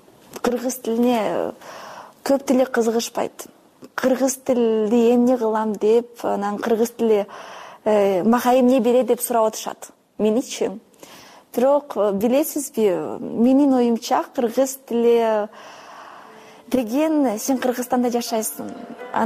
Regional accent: Kazakhstan; now in Bishkek, Kyrgyzstan; Атам немис, негизи апам орус. Анан мен өзүм Казакстандан келгем. Азыр Бишкекте болгонума уже 10 жылдан ашты. Ого, 10 жылдан ашты, 14, мүмкүн 13 жыл болду Бишкекте болгонума. Негизи мен казак мектепте окугам.

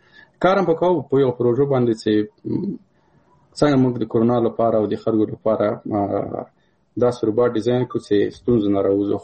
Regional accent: Paktia, Afghanistan; زه د کابل د پکتیا یم

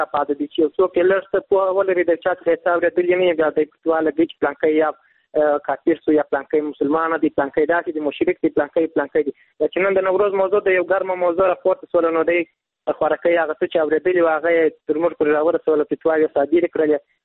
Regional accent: Kandahar, Afghanistan; له کندهار ولایت څخه یو تن محصول یم.

